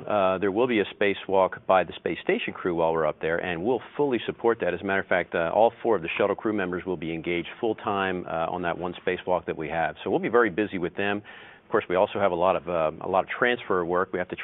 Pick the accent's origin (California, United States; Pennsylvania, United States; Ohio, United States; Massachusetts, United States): Pennsylvania, United States; Philadelphia; Well, as you know, I grew up there in Philadelphia, up in the Northeast, in a middle-class neighborhood.